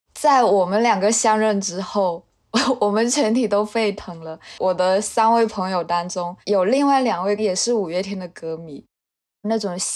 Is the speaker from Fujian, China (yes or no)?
yes; Fuzhou, Fujian, China; now in Taipei, Taiwan; 我来自福建福州，我现在在台北读研。